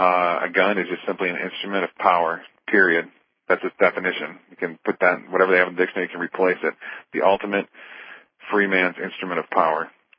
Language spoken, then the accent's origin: English; Michigan, United States; when I grew up in Michigan, it was considered more gentle and liberal